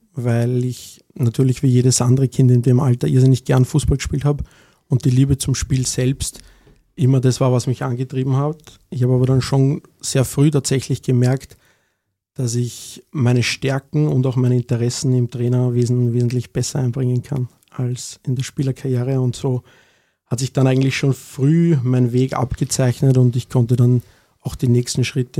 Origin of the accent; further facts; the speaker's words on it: Kapellen, Lower Austria, Austria; Ja, also Kapellen ist tatsächlich meine Heimatgemeinde. Mhm. Meine Eltern sind damals von der Kleinstadt St. Pölten rausgezogen aufs Land nach Kapellen und ja, haben dann dort mich und meinen kleinen Bruder großgezogen.